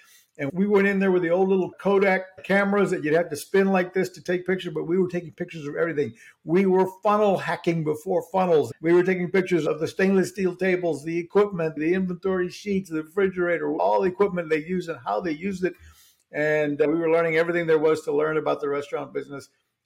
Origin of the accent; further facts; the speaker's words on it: Puerto Rico; So anyway, we grew up in Puerto Rico.